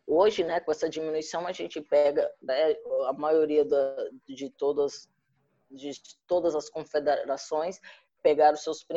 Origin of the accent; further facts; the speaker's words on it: Brasília, Federal District, Brazil; eu que também vim de Brasília, né, lá da Ceilândia